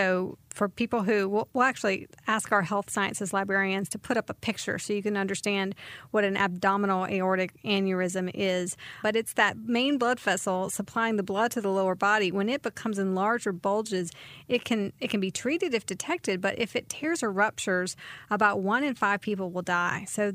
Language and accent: English; the South, United States; accent: southern; can really turn on my southern accent on that.